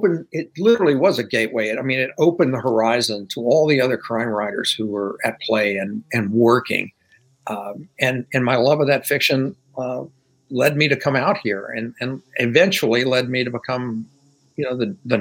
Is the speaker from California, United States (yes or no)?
no; Louisiana, United States; Hi, you know … from Louisiana.